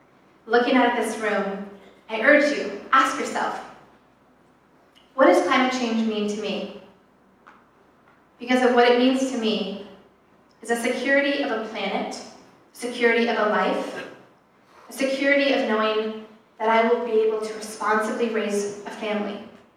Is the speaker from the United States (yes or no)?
yes; Oregon, United States; increased asthma and other illnesses in my home state amongst my fellow cohort of Oregonians.